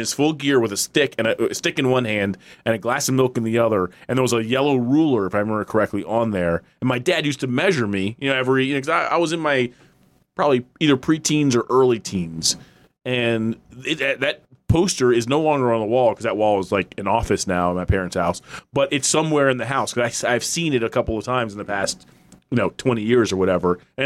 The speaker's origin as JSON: {"language": "English", "region": "Maryland", "country": "United States", "tie": "born or raised there", "said": "I spent a lot of my summers as a kid growing up in Maryland, mm-hmm, in Ocean City."}